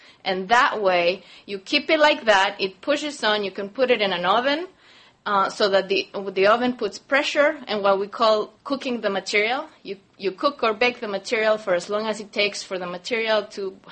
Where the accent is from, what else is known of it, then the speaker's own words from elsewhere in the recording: Uruguay; moved away; I'm originally from Uruguay. I moved here 11 years ago